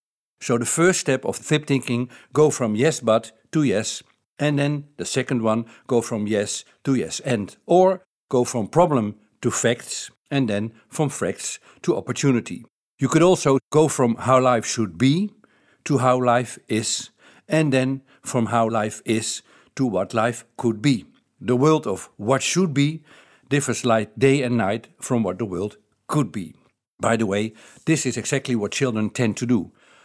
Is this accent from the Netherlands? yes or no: yes; Netherlands; first language Dutch; English is a second language; Flip thinking, or as it is called in my native language, Dutch, I'm from the Netherlands